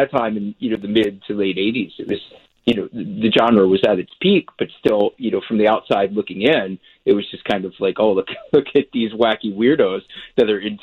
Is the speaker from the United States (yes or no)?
yes; Philadelphia, Pennsylvania, United States; I grew up in Philadelphia. My dad was the marketing director for a movie chain here called West Coast Video.